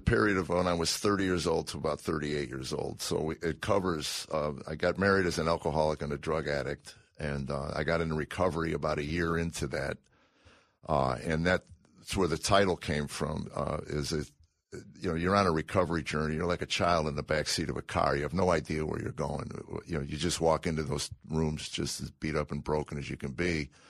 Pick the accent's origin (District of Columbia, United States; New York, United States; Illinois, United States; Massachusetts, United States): Illinois, United States; Chicago; Well, I grew up in Chicago.